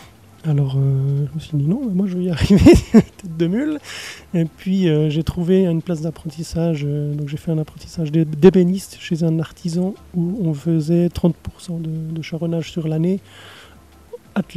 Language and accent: French; Chavannes-près-Renens, Vaud, Switzerland; moi j'ai grandi région lausannoise, à Chavannes, près Renan, dans un grand immeuble de 64 appartements, mais entouré de verdure, une rivière.